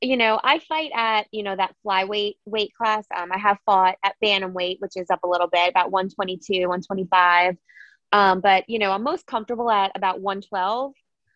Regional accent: New Jersey, United States; I'm from New Jersey, so I was able to have my friends actually come to the fight too

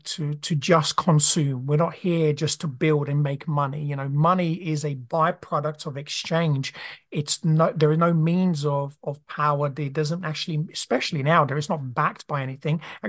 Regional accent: Brazil; even me growing up in Brazil, you know, the indigenous tribes in you know, in the Amazon

